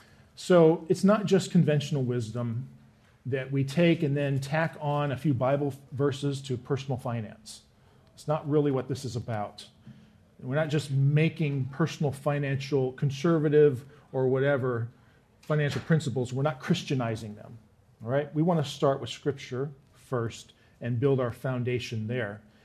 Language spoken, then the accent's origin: English; Midwest, United States; I grew up in the Midwest and came out here to attend seminary in 1998.